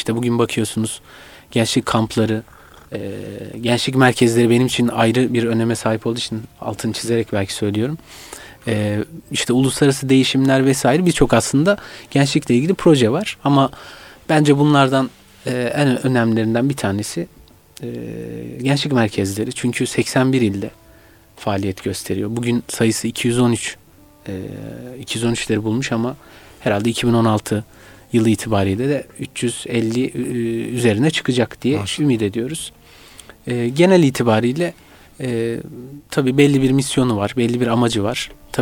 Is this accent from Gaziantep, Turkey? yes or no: yes; Gaziantep, Turkey; aslen Gaziantep'liyim, 1982 doğumluyum.